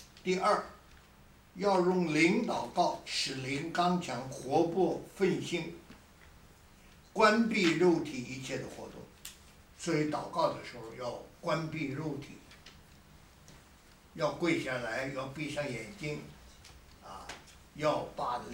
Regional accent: China; 信心呢，就我们中国人讲，中国人很懂这个，即神如神在。

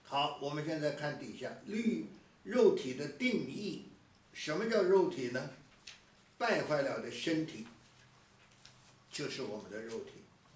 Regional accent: China; 所以我们中国人呢，这个在外国讲不通的。

